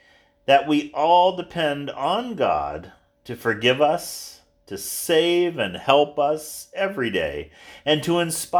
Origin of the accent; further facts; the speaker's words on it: Ohio, United States; from San Diego to Pittsburgh to Chicago, and finally back to this, my home state of Ohio.